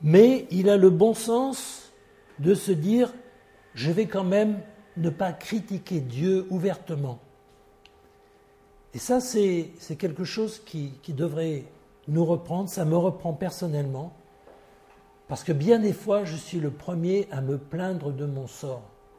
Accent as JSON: {"language": "French", "country": "France", "said": "Je suis un râleur aussi, je suis français."}